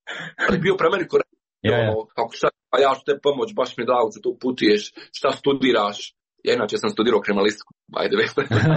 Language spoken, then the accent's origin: Bosnian; Bosnia & Herzegovina; ja sam iz Bosne i Hercegovine